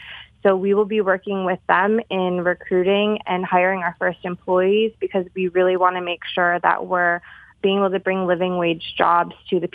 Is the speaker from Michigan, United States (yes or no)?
yes; Detroit, Michigan, United States; I'm a Michigan native, and I was back in my hometown of Detroit in early 2016